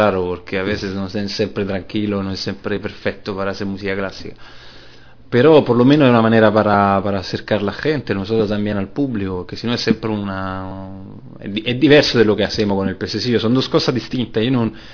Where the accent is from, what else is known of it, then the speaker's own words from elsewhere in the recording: Rome, Lazio, Italy; Spanish is a second language; now in Valencia, Spain; De Roma. Empecé de pequeño, en casa.